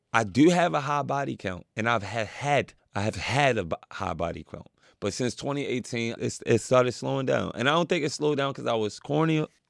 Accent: Baltimore, Maryland, United States; Even in America, I'm from Baltimore. It's gangster, it's gritty, it's hard, it's a struggle, it's tough.

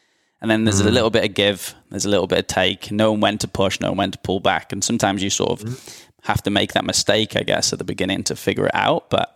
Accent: Wales, United Kingdom; moved away as an adult; now in Australia; I'm from Wales, and so, but I've lived in Australia like 11 years. Mm-hmm. So after I finished uni, 21, moved out

